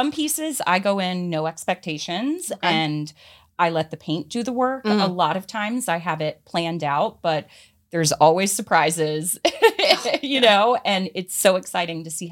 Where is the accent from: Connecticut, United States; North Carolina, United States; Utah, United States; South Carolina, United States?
South Carolina, United States; Columbia; born there; also born or lived in Charleston; now in Florida, United States; I moved from, you know, I was born in Columbia, South Carolina, moved to Charleston, South Carolina, and then ended up here in Florida.